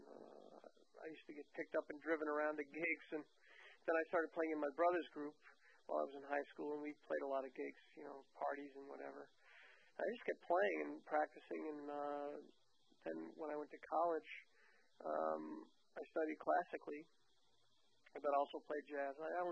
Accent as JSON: {"language": "English", "town": "Brooklyn", "region": "New York", "country": "United States", "tie": "born or raised there", "said": "So when I was a kid growing up in Brooklyn, in New York, I wanted to do everything that he did."}